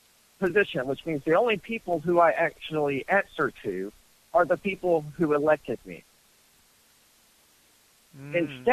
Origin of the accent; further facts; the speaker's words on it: Mississippi, United States; now in New Hampshire, United States; Mississippi.